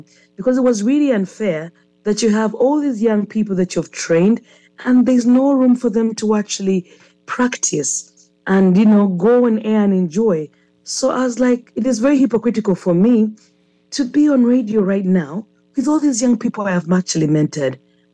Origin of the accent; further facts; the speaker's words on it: Uganda; Yes, I'm Ugandan. I grew up in Uganda, home bred in Uganda, and then studied in Uganda